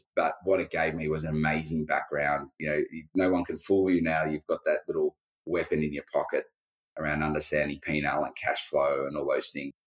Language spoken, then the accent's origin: English; Australia; As Australians, we're pretty fortunate. You know, Australia's such a beautiful country.